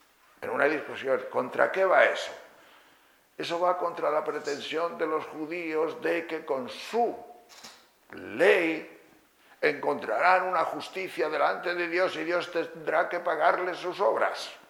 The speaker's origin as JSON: {"language": "Spanish", "region": "Castile and León", "country": "Spain", "tie": "born or raised there", "said": "En León hay un pueblo que se llama Caín. Y los de ese pueblo se llaman cainitas. Y mi pueblo está cerca de ese pueblo."}